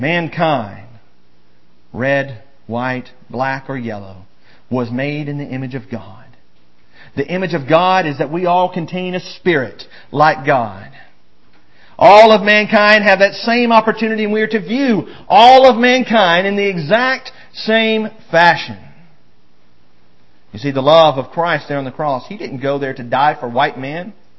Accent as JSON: {"language": "English", "region": "Mississippi", "country": "United States", "tie": "born or raised there", "also_born_or_lived": "Alabama / Arkansas", "said": "I spent from the age of 3 to the age of 25 in a racially divided portion of the country. I grew up in Mississippi and Alabama and Arkansas."}